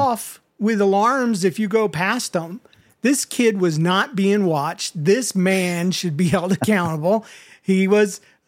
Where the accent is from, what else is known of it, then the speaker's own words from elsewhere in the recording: United States; But we're from America. The oldest crap we have is 250 years old, you know?